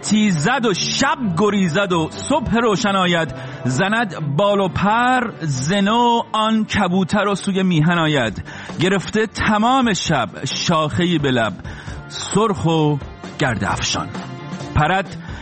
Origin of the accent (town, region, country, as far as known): Iran